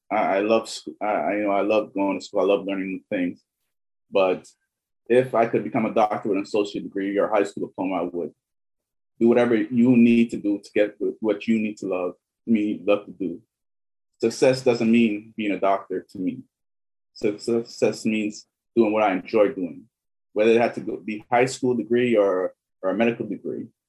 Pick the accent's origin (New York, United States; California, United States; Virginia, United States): New York, United States; Brooklyn; also born or lived in Georgetown, Guyana; I'm born in Georgetown, Guyana, but I was raised in Flatbush, Brooklyn, New York, same as Pierre.